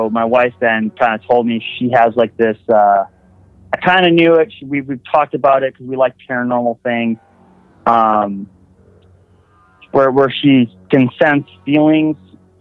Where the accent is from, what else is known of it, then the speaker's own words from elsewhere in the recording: Wisconsin, United States; now in West Virginia, United States; I'm calling from West Virginia. I'm from Wisconsin, but I live in West Virginia for the moment.